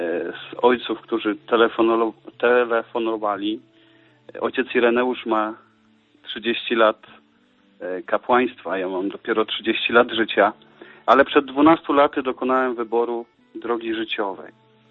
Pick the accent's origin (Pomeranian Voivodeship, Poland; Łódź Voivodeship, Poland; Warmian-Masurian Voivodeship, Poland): Warmian-Masurian Voivodeship, Poland; Elbląg; Pochodzę z parafii redemptorystów w Elblągu, gdzie się urodziłem, wychowałem.